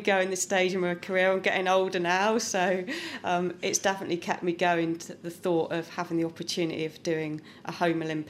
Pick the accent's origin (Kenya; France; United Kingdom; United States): United Kingdom; South West England; Yeah, it's really important to us because we're from Devon.